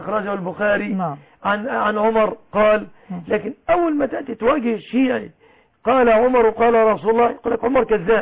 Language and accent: Arabic; Mansoura, Dakahlia, Egypt; من عندنا في المنصورة